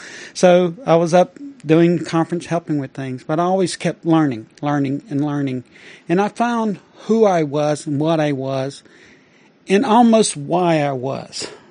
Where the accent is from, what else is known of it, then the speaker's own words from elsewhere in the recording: the South, United States; I was from the South, and trust me, David Duke did burn crosses not far from my house.